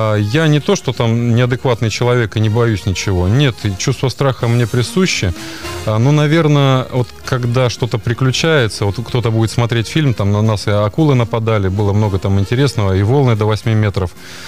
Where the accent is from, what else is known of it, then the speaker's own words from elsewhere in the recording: Russia; Ну нет, домой. Я россиянин и патриот, с одной стороны. Ну нет, родина есть родина.